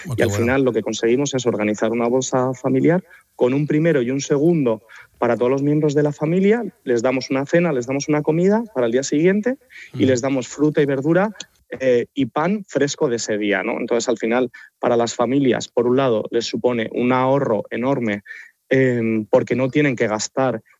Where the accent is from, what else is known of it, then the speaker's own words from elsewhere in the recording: Madrid, Community of Madrid, Spain; comenzar a adaptarla e implementarla en Madrid, que es mi ciudad natal.